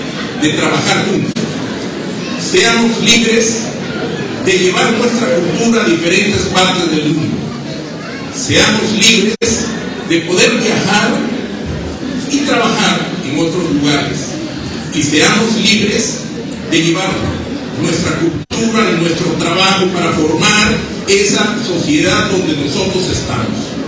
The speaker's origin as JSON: {"language": "Spanish", "country": "Peru", "said": "Somos peruanos, seámoslo siempre. No se olviden de nuestro país."}